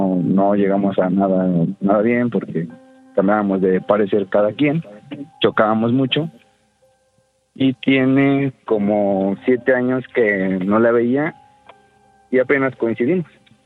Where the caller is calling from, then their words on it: Mexico City, Mexico; De Ciudad de México.